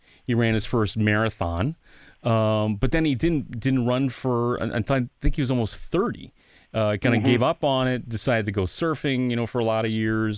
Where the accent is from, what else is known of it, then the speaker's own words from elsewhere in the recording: Canada; now in Detroit, United States; we still kind of celebrate, even though we're Canadian.